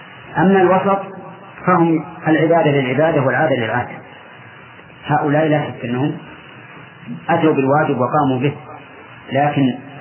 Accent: Egypt; لا هذا لا هذا أنا مصري هنا

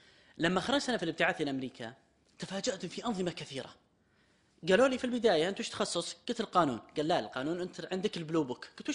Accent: Saudi Arabia; عندنا في السعودية

